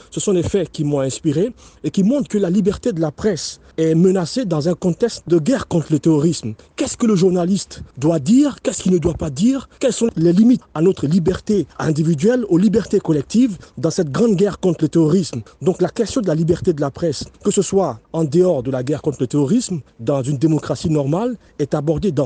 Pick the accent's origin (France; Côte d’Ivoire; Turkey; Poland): Côte d’Ivoire; Pour avoir fait la Côte d'Ivoire en tant qu'Ivoirien